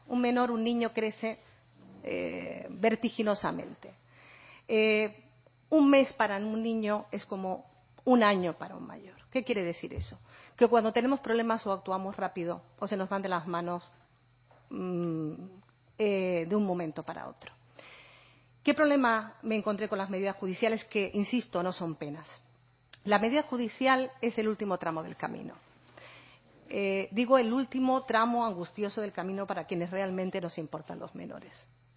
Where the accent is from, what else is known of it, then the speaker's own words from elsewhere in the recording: Canary Islands, Spain; also born or lived in Barcelona; yo soy de aquí, o sea, soy canaria, aunque mi labor profesional me llevó un tiempo a otras tierras peninsulares. Concretamente, regresé a Canarias en el año 2013 desde Barcelona.